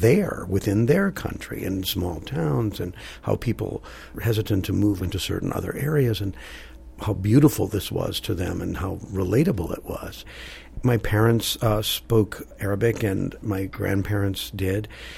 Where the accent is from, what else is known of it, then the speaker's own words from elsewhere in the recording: Green Bay, Wisconsin, United States; I grew up in Green Bay, for God's sake.